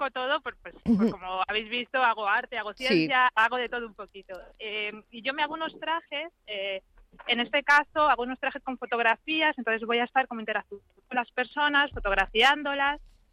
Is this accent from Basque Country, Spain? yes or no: no; Soria, Castile and León, Spain; now in Madrid, Spain; porque yo soy de pueblo, aunque soy de Soria, y luego vivo en Madrid y tal desde hace mucho tiempo